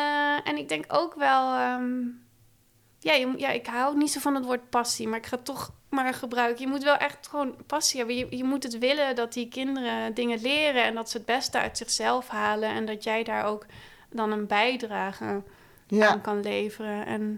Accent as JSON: {"language": "Dutch", "town": "Schoonhoven", "region": "South Holland", "country": "Netherlands", "said": "Nee, ik kom uit Schoonhoven, in de buurt van Gouda."}